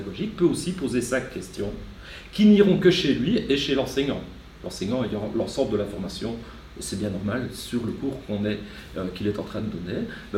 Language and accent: French; Belgium; Chez nous, en Belgique, on commence à se dire